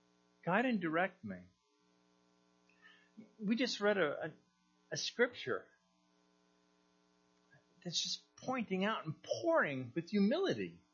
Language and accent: English; New Jersey, United States; So I'm from New Jersey, so I can make fun of New Jersey. No one else can.